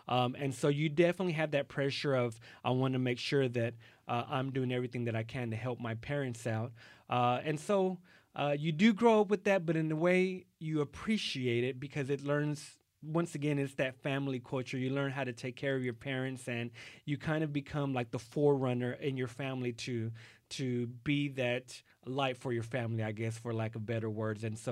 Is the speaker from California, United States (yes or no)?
no; Waco, Texas, United States; first language Spanish; English is a second language; You know, so even, you know, growing up in Waco, Texas in the 80s and early 90s, you know, even the Mexican culture wasn't as popular as it is now, and so it was still very taboo to speak Spanish in public.